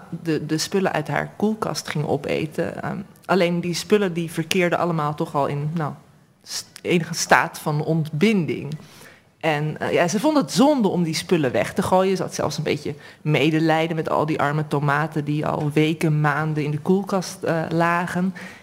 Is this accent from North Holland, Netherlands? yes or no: yes; Heemstede, North Holland, Netherlands; Ik ben opgegroeid in Heemstede.